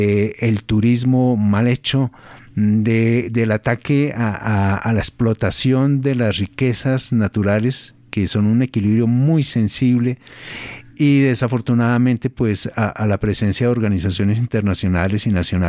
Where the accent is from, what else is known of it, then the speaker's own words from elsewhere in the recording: Colombia; yo como colombiano, tener que reconocer el daño tan impresionante que se ha hecho a estas regiones.